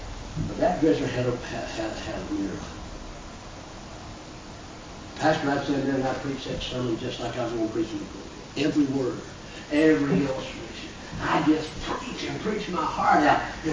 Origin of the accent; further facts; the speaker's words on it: Lynchburg, Virginia, United States; I grew up in Lynchburg, Virginia, sitting in a Bible meeting in Western Norwalk at the Tom Fruit Baptist Church.